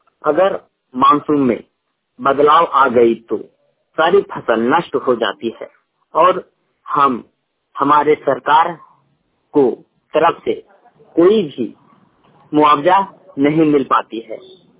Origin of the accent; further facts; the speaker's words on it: Badam, Jharkhand, India; ग्राम post बादम, थाना बड़कागांव, जिला हजारीबाग का निवासी हूँ।